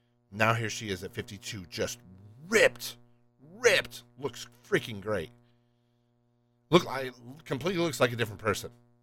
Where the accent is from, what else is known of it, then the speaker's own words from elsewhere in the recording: the South, United States; Not to make fun of my Southern brothers and sisters, being that I am from the South.